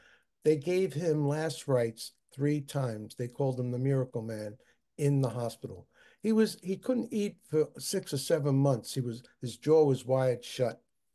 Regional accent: Bronx, New York, United States; I'm from the South Bronx.

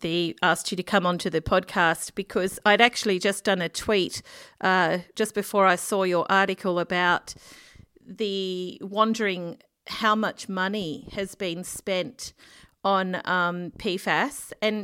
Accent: Australia; I'm an Australian journalist, freelance

